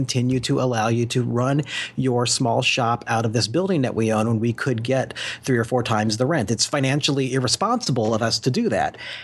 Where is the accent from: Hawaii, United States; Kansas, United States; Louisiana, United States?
Kansas, United States; I'm a kid from Kansas who somehow got into this.